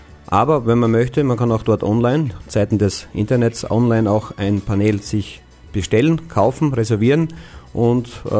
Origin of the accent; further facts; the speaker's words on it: Graz, Styria, Austria; Ich bin Made in Austria, ich komme aus Graz